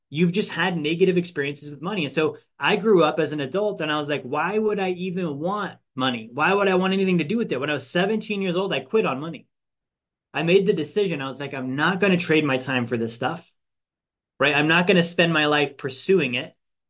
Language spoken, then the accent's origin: English; Alaska, United States; I grew up in Alaska, right?